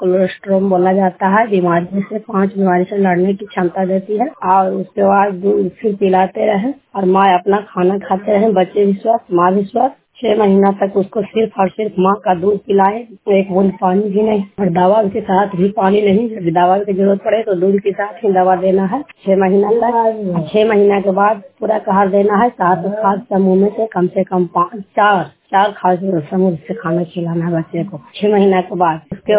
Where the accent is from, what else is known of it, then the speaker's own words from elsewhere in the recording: Bihar, India; हर कठन पूरा पोस्ट थाना नुसरा जिला नालंदा की निवासी हूँ